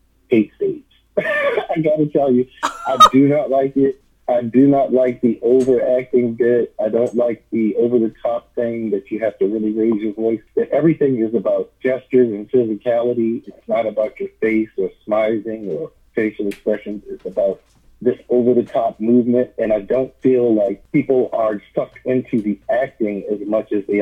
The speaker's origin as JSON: {"language": "English", "town": "Baltimore", "region": "Maryland", "country": "United States", "said": "Hi, guys. … I'm an actor from Baltimore, Maryland."}